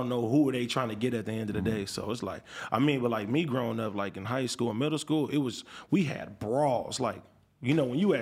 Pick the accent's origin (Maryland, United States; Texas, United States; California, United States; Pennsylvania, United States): California, United States; Los Angeles; They don't know what it's like to be a boy growing up in South Central.